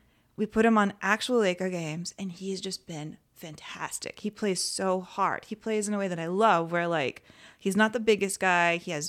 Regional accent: San Antonio, Texas, United States; Like, when I was a kid, I grew up in San Antonio.

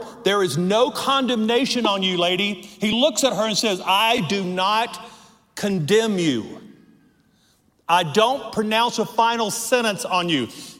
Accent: Louisiana, United States; I'm from Louisiana. We have a lot in common.

